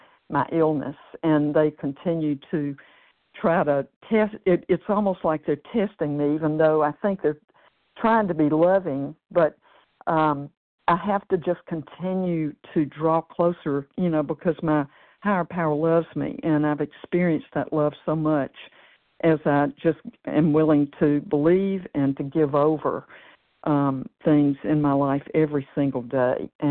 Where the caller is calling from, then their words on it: Tennessee, United States; I'm calling from Tennessee this morning